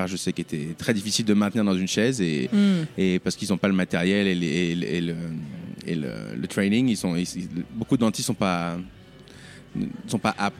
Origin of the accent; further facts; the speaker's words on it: Saint-Maur-des-Fossés, Île-de-France, France; moved away as an adult; J'ai grandi à Saint-Maur-des-Fossés, dans le Val-de-Marne, au sud de Paris.